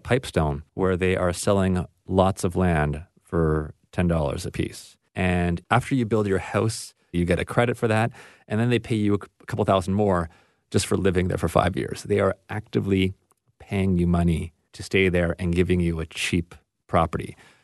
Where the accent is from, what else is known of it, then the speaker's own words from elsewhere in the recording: Nepean, Ontario, Canada; now in Toronto, Canada; And I grew up in Nepean and now I live in Toronto.